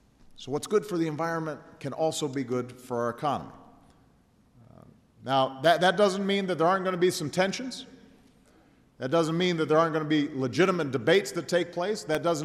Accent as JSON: {"language": "English", "town": "Chicago", "region": "Illinois", "country": "United States", "tie": "born or raised there", "said": "In my hometown, the Chicago River, you probably could not find anything alive in there 4 decades ago."}